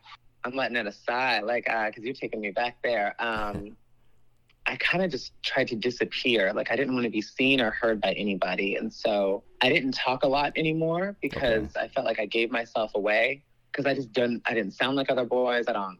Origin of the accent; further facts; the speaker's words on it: Woodbridge, Virginia, United States; I didn't know what I was going to do about it because I'm from Woodbridge, Virginia.